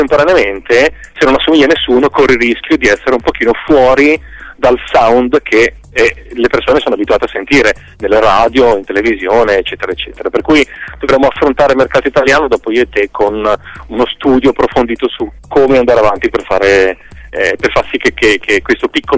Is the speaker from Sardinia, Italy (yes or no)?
no; Genoa, Liguria, Italy; figurati, siamo genovesi, figurati se gli diamo i soldi, non esiste.